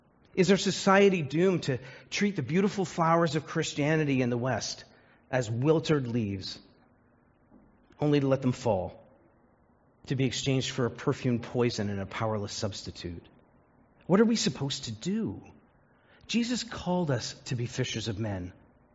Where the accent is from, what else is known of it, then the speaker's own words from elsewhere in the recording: Canada; As Canadian sort of conservative evangelicals, that's made all the more difficult by some who we ourselves would wish would be silent.